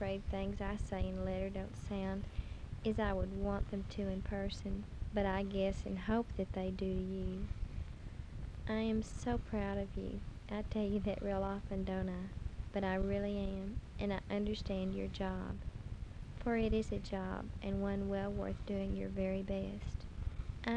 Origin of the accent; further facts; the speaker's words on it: Texas, United States; there'll be no doubt I'm from Texas.